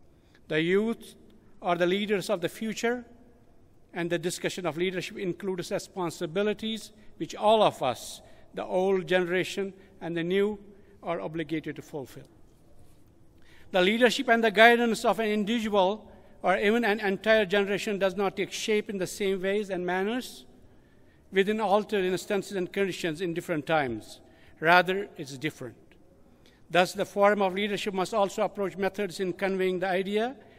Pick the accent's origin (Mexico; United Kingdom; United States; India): India; Jammu and Kashmir; now in Canada; Born and raised in Kashmir, India, living in Canada from last 18 years, I'm really blessed to be in this country